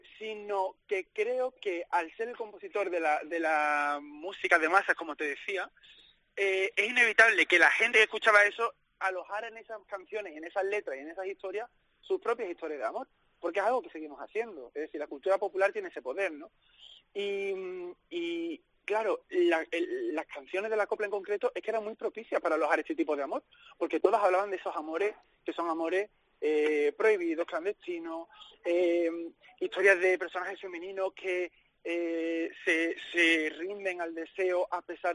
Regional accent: Seville, Andalusia, Spain; Yo que vengo de Sevilla

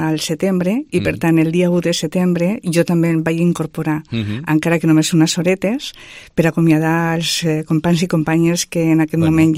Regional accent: Calatayud, Aragon, Spain; also born or lived in Gallur; now in Lleida, Spain; Jo vaig néixer a un poble de l'Aragó, de Saragossa, es diu Gallur. Mai vaig estar allà perquè només va ser néixer allà, però m'he criat a Calatayud, en un altre poble de la part de Saragossa.

